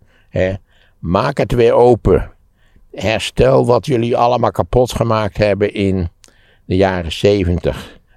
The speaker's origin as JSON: {"language": "Dutch", "country": "Netherlands", "tie": "born there", "said": "wat ben ik dankbaar dat u mij geboren heeft laten worden in een vrij redelijk, fatsoenlijk en schatrijk land. Ja, er is van alles mis in Nederland"}